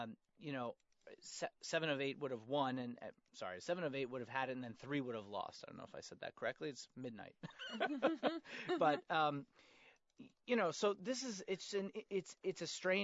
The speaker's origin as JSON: {"language": "English", "region": "New York", "country": "United States", "said": "Like you said, I'm a New Yorker."}